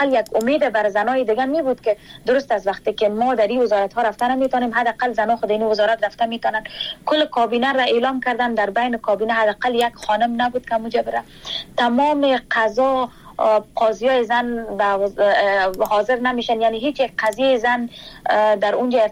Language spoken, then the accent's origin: Persian; Kabul, Afghanistan; moved away; ما مکلف و مجبور بر ازی شدیم که باید شهر کابل را یا افغانستان را رها بکنیم به خاطر زنده ماندن خود